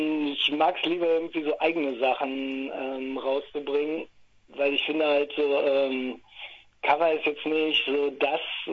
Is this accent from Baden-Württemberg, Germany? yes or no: no; Einbeck, Lower Saxony, Germany; born there; Ursprünglich bin ich in Einbeck, da wo das leckere Bockbier herkommt, geboren.